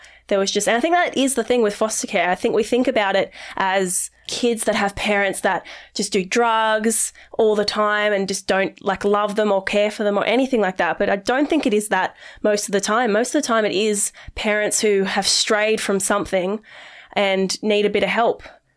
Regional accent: Coffs Harbour, New South Wales, Australia; I was born in Coffs Harbour. I lived there till I was six with my mum and dad and my two brothers.

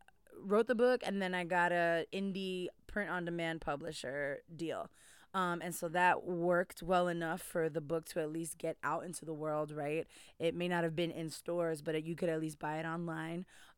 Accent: New York City, New York, United States; Like, I'm from the Bronx. I'd never known what it was to be a hippie, anything.

